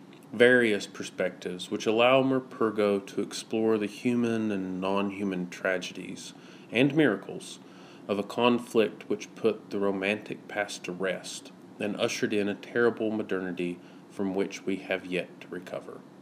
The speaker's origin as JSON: {"language": "English", "town": "Canyon", "region": "Texas", "country": "United States", "said": "from Canyon, Texas."}